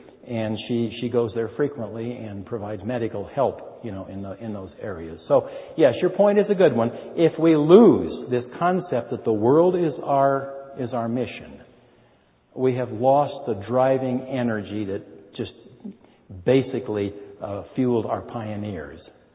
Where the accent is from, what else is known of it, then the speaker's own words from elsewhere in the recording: Hollywood, California, United States; And one of the distractions, I dare say, is my hometown of Hollywood.